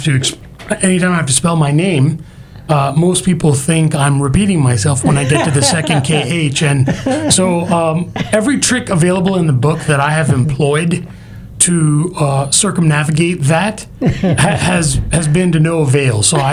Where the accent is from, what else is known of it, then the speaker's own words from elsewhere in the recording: Pakistan; moved away as an adult; now in United States; I'm originally from Pakistan and moved over to the States in 96 to go to school.